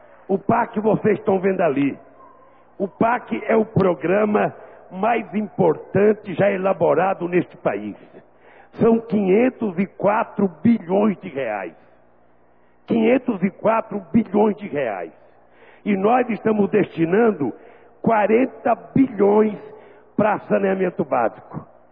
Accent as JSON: {"language": "Portuguese", "region": "Northeast Region", "country": "Brazil", "said": "não apenas porque eu sou nordestino"}